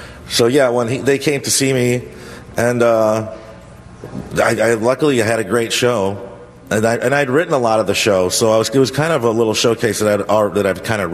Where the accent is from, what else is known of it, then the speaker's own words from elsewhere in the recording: Chicago, Illinois, United States; I'm from Chicago